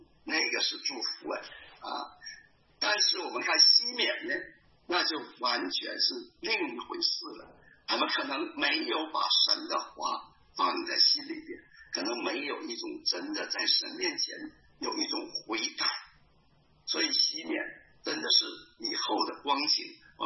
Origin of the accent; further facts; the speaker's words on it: China; 所以他这个民族可能是和我们中国人真的是完全不一样。